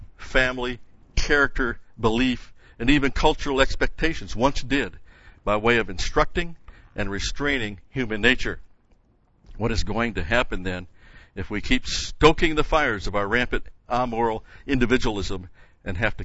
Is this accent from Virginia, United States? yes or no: no; Rochester, New York, United States; Actually, though, I come from Rochester, my high school years, New York State before that.